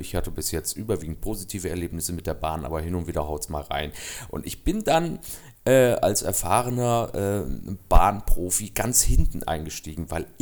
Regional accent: East Germany, Germany; weil ich hier als Ostdeutscher in der nordrhein-westfälischen Landeshauptstadt standesgemäß empfangen wurde.

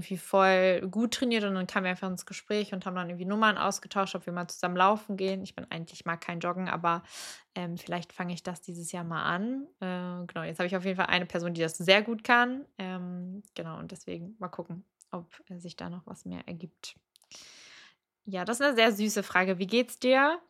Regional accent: Cologne, North Rhine-Westphalia, Germany; Ich bin zwar ein Großstadtkind, ich bin hier aufgewachsen in Köln, aber ich brauche die Natur und die Oase und ja, ich glaube, seit ich so älter werde, ich bin nicht alt, ich weiß, ich bin 23 Jahre alt

